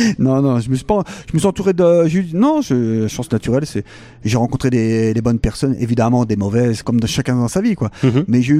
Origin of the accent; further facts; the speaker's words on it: Saint-Denis, Île-de-France, France; j'ai fait du rap urbain dans ma jeunesse parce que je viens de Saint-Denis, je viens de banlieue, etc.